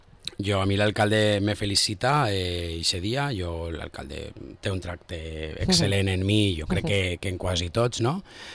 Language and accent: Catalan; Nules, Valencian Community, Spain; jo sóc de Nules de sempre